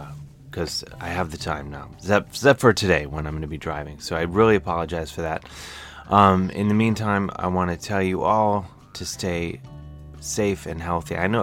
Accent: Midwest, United States; accent: Midwestern; But I'm doing it with my Midwestern accent that operates in my voice that is like the hum of a college refrigerator.

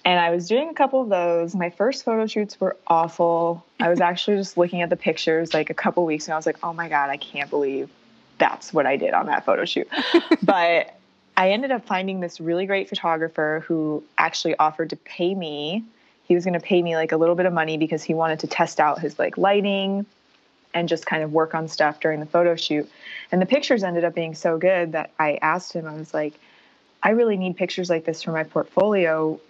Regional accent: Sarasota, Florida, United States; now in Los Angeles, United States; So right now I live in LA, in Hollywood, and I grew up in Sarasota, Florida, and went to school in Florida State.

